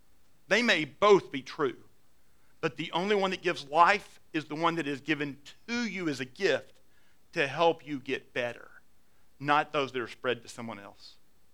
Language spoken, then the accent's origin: English; Louisiana, United States; oh, you're from Alabama? Hey, I'm from Louisiana.